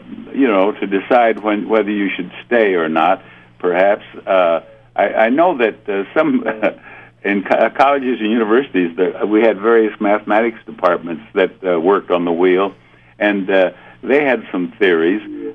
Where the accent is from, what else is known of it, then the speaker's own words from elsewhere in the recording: South Dakota, United States; I grew up on the plains of South Dakota. I grew up on the Rosebud Indian Reservation, as you know.